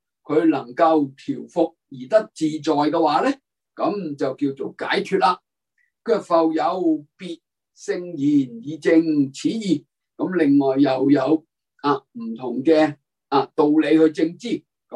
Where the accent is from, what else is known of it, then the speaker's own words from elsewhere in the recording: China; 我哋中國人都係噶。